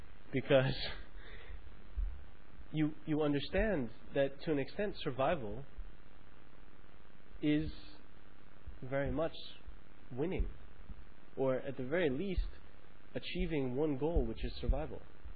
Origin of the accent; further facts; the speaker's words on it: Brooklyn, New York, United States; It wasn't my home. I come from Brooklyn. It was my temporary home for sure